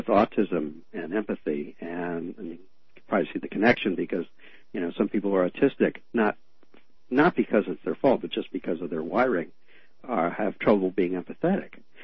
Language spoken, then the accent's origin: English; Northeast, United States; I'm not from the South. I grew up in the, you know, Northeast.